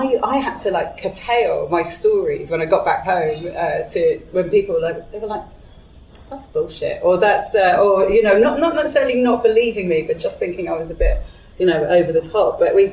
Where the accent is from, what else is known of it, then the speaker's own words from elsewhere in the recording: Malaga, Andalusia, Spain; I grew up in Malaga, in Costa del Sol.